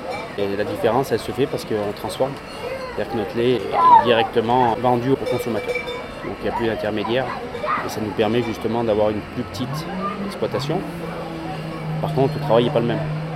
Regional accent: Grenoble, Auvergne-Rhône-Alpes, France; Je suis originaire de Grenoble. Donc mes grands-parents ont vécu sur le Vercors, mes oncles aussi. Mais moi j'ai grandi sur Grenoble.

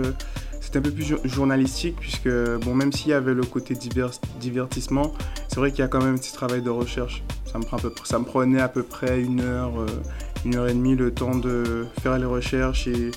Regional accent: Guadeloupe; moved away as an adult; now in Montpellier, France; je viens de Guadeloupe, donc j'ai fait le voyage jusqu'en France, donc plus précisément à Montpellier, pour faire des études d'animateur radio à Studio M Montpellier. Et du coup, je travaillais avant en Guadeloupe en tant que commercial.

